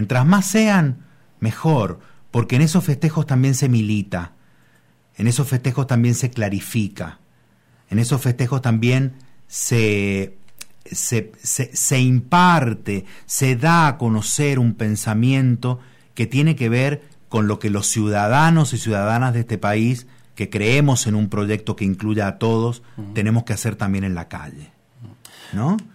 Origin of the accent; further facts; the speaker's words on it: Argentina; como argentinos y argentinas, como ciudadanos y ciudadanas de este país